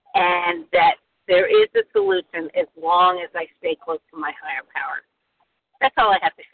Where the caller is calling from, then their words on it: Pennsylvania, United States; from Pennsylvania